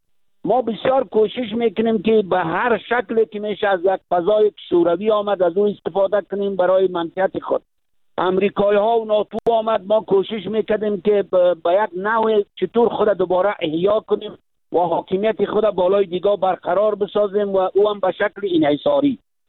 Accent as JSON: {"language": "Persian", "country": "Afghanistan", "said": "ما افغانستانیستیم، ما افغان هستیم"}